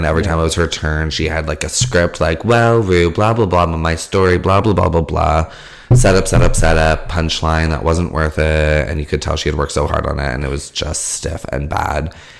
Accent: Canada; Okay, well we're Canadian

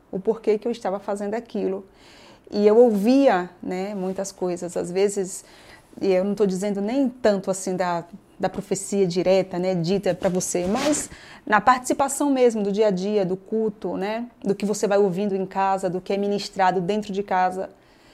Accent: Bahia, Brazil; moved away; Quando eu vim da Bahia para cá, eu queria estudar, né?

